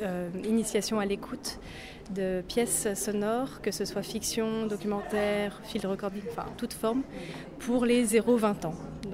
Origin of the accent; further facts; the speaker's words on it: Brussels, Belgium; je viens de Bruxelles.